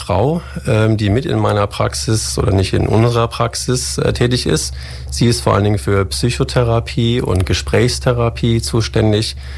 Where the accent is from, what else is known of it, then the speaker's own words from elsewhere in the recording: North Rhine-Westphalia, Germany; born there; Also geboren bin ich in Ostwestfalen, in der Nähe von Gütersloh. Habe dann in Mainz studiert am Rhein und bin dann nach 5 Jahren Studium für 1 Jahr nach New York zu einer Forschungstätigkeit gereist.